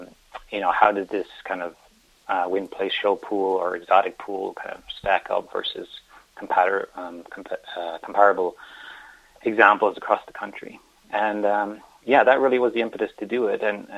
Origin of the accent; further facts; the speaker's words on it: Ireland; now in United States; So I'm originally from Ireland, and when I moved to the U.S.